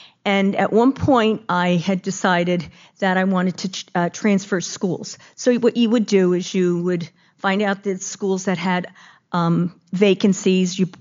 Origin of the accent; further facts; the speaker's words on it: New York, United States; I particularly like Jewish people because I grew up on Long Island, where probably 75% of my graduating class was Jewish.